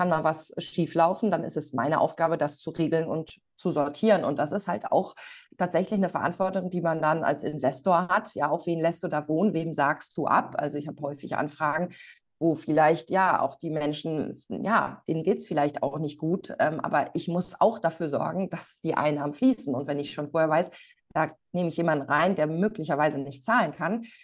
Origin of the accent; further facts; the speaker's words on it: North Rhine-Westphalia, Germany; ich komme aus dem Lipperland